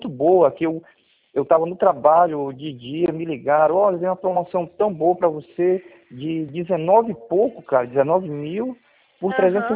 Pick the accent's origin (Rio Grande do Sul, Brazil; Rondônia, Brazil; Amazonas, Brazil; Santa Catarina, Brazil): Rondônia, Brazil; Porto Velho; eu sou aqui de Porto Velho, Rondônia.